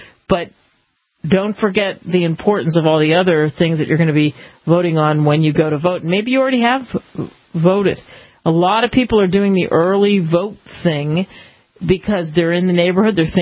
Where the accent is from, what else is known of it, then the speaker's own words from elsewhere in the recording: Philadelphia, Pennsylvania, United States; I grew up in Philly, outside of Philly. And how many times did I walk by Independence Hall?